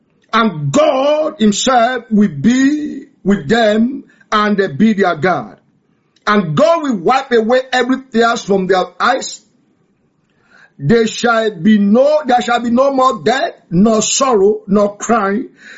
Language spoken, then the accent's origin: English; Nigeria; especially in Nigeria, because I'm a Nigerian